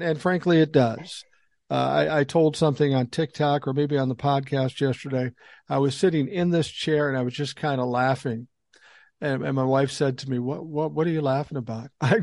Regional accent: Minneapolis, Minnesota, United States; I grew up in South Minneapolis.

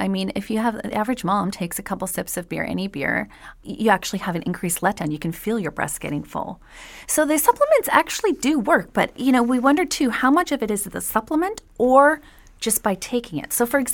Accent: Quebec, Canada; But of course, I'm from Canada and from Quebec, so I love maple anything.

